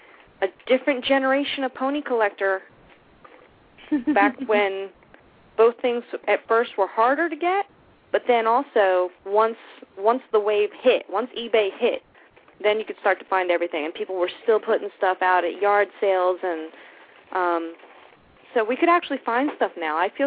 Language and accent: English; Atlantic City, New Jersey, United States; because I grew up in Atlantic City, New Jersey, and there were parades for everything there.